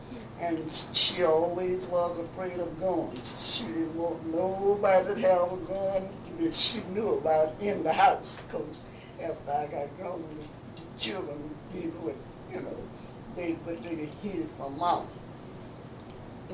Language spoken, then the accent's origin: English; Memphis, Tennessee, United States; I was born in the First Ward, as I told you, the year that Memphis Health Department started registering books.